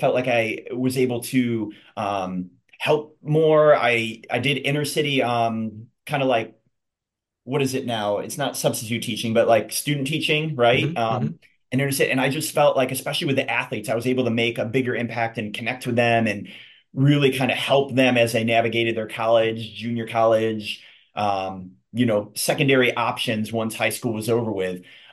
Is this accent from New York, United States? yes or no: yes; Syracuse, New York, United States; I have a lot of friends who were in the Rochester area growing up in Syracuse. So yeah, I moved back home